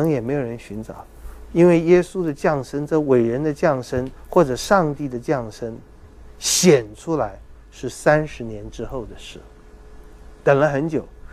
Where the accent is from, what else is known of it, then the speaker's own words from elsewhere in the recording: China; 这洁净日期其实就等于我们中国人说的坐月子一样。